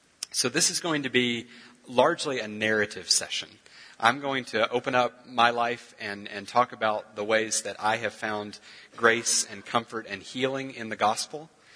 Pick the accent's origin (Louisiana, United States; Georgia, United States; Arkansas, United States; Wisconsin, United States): Arkansas, United States; I grew up in Arkansas, and when I was born, my parents were both young, growing, committed Christians.